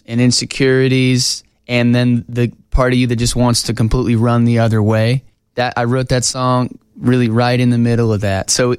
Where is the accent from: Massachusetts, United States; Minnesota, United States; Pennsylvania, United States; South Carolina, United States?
Pennsylvania, United States; Pittsburgh; also born or lived in New Jersey; But I grew up in Pittsburgh, age 4 to 18.